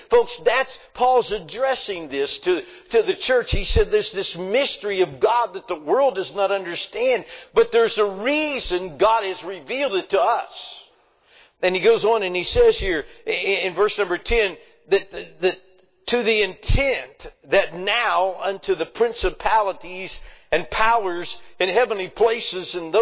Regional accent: West Virginia, United States; I mean, listen, I'm from West Virginia. Go ahead and say amen. I mean, I speak two languages. I speak hillbilly and English, and I'm not too sure about English, amen.

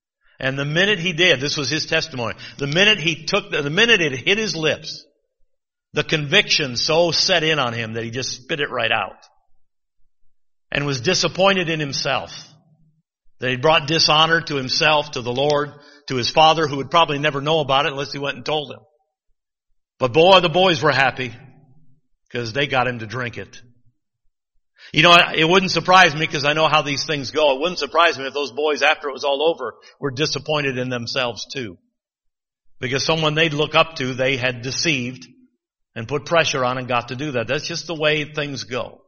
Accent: Michigan, United States; accent: Michigan; My Michigan accent throws you off.

